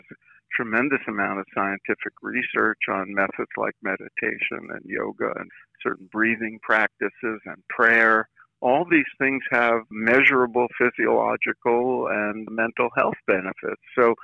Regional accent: Brooklyn, New York, United States; also born or lived in Philadelphia; now in Los Angeles, United States; I live in Los Angeles. I grew up in Brooklyn and once lived in Philadelphia.

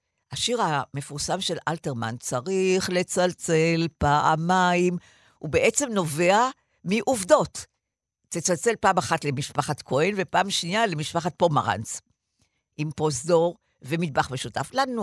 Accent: Tel Aviv, Tel Aviv District, Israel; born there; אני נולדתי במלחמת העולם השנייה. הגנרל רומל היה במדבר המערבי. אני נולדתי בתל אביב, ברחוב דיזינגוף, פינת נורדאו, צפון תל אביב.

